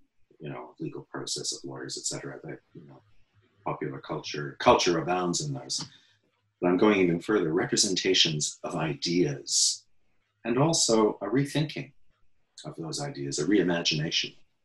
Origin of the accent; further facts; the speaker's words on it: Nova Scotia, Canada; now in London, United Kingdom; But originally, I am Canadian, Atlantic Canadian, a blue noser, son of Nova Scotia and Cape Breton.